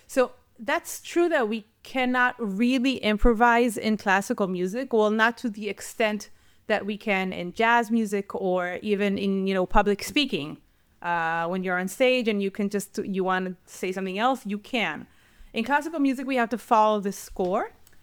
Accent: Israel; I grew up in Israel. So when I got, when I moved back to Israel, I joined a very, very famous children's choir.

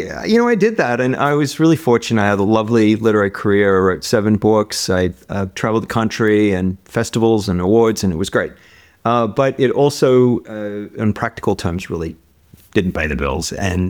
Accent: Australia; moved away; And that's sort of what it feels like after you've been in North America as an Australian for, in my case, 30 years. Yeah. You know, your accent is still there. It's how you grow up and it's how you talk, but it's definitely lost its edge.

